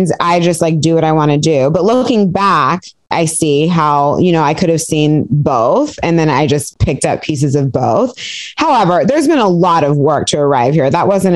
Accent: Piedmont, California, United States; And I grew up in Piedmont and he wanted to live in Piedmont.

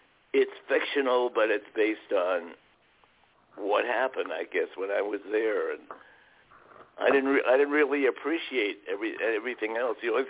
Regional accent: Miami, Florida, United States; I grew up in Miami, and we were called the silent generation because we were supposed to be good all the time.

